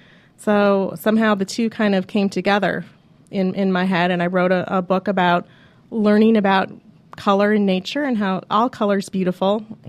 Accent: Chicago, Illinois, United States; I've got a crazy Italian family. I'm from Chicago.

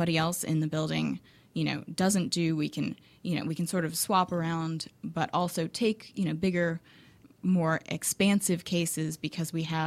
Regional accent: Tennessee, United States; also born or lived in Virginia; now in Atlanta, United States; Originally, I'm from Tennessee, and I went to the University of Tennessee, and out of law school, my husband got a job in D.C., so we moved to Virginia, and I practiced law in Virginia.

